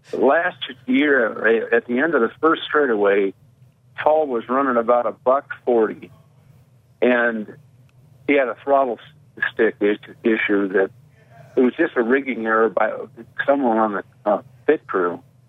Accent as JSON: {"language": "English", "region": "California", "country": "United States", "said": "You know, being a Californian, and I grew up in the 50s, you had to have a hot rod to date the good-looking women."}